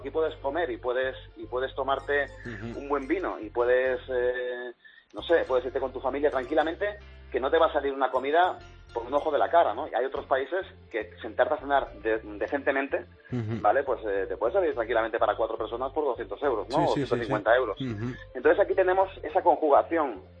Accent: Catalonia, Spain

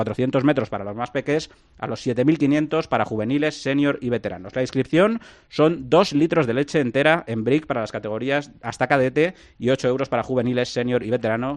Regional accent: San Lorenzo de El Escorial, Community of Madrid, Spain; comenzamos en San Lorenzo del Escorial, y no porque sea mi pueblo

